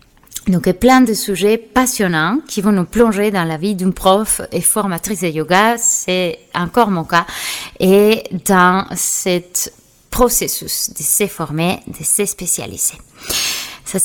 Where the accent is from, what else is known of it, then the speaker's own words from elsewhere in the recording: Seville, Andalusia, Spain; born there; French is a second language; j'ai 43 ans et je suis née à Séville, une petite ville du sud de l'Espagne, de l'Andalousie.